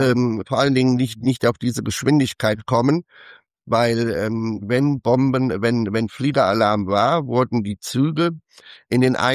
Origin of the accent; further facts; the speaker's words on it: Niederhausen, Rhineland-Palatinate, Germany; Ich weiß wo ich herkomme, aus Niederhausen